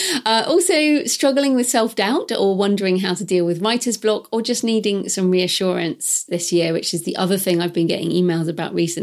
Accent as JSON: {"language": "English", "region": "California", "country": "United States", "lives_now": "United Kingdom", "said": "I'm from California, but loving brisk nature walks here in the UK."}